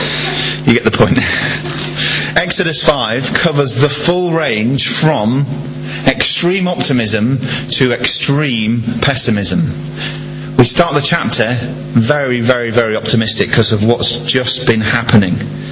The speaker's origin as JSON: {"language": "English", "region": "Yorkshire and the Humber", "country": "United Kingdom", "said": "or the fact that I'm a Yorkshireman."}